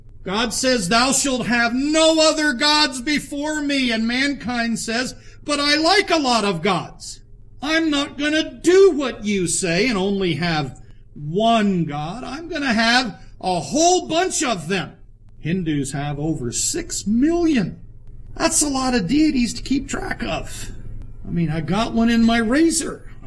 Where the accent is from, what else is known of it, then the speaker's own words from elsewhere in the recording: Charleston, South Carolina, United States; I grew up in Charleston. There's lots of water.